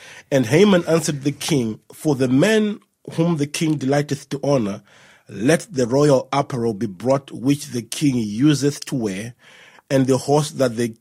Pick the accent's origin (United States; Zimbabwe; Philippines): Zimbabwe; also born or lived in Malawi; I am originally from Malawi. But I grew up in Zimbabwe.